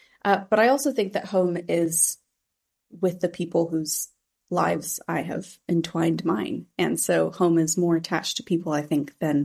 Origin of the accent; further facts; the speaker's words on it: United States; now in United Kingdom; I think I am very American. Like, that is just the case. That is where I was born. That is my experience.